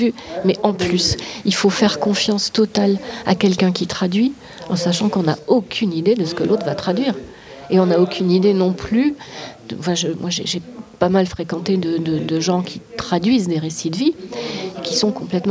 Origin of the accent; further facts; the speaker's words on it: Briançon, Provence-Alpes-Côte d'Azur, France; Briançon, c'est aussi ma ville natale et que j'y ai quand même plein d'attaches aussi.